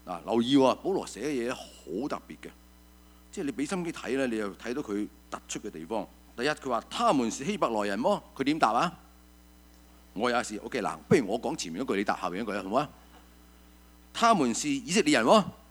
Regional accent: China; 我哋中國人最識呢樣嘅喎

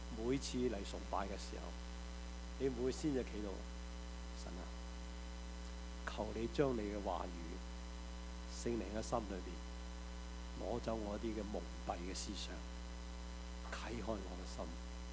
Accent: Taishan, Guangdong, China; 我們台山人說阿羅啊

